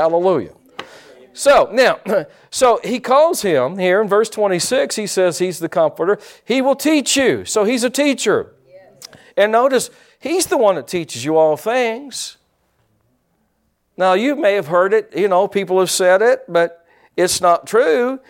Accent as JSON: {"language": "English", "town": "Pike County", "country": "United States", "said": "I don't know if that was right or not, but I'm from Pike County."}